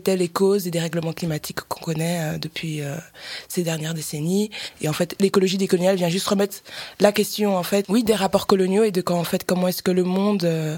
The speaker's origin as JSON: {"language": "French", "region": "Brussels", "country": "Belgium", "said": "je suis bruxellois, je suis noire, je suis trans non binaire."}